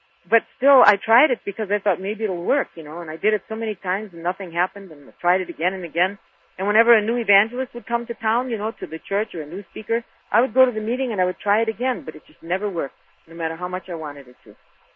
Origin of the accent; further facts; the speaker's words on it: Midwest, United States; I was raised in the Midwest in what they call the Bible Belt, and I had been going, as a child, I went to the Lutheran Church